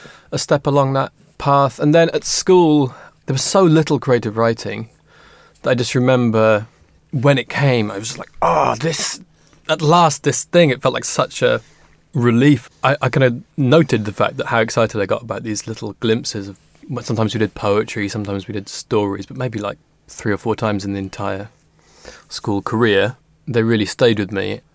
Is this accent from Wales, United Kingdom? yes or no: yes; Wales, United Kingdom; born there; It is the case, but maybe not with the true Welsh dragon fire of someone who came from the valleys and has the, I guess, the full family and language.